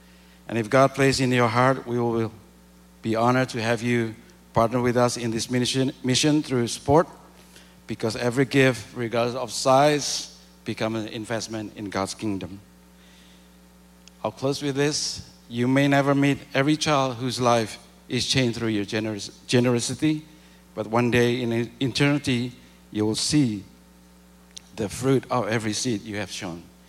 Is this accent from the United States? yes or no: no; Surakarta, Central Java, Indonesia; I'm from Solo, Central Java, Indonesia.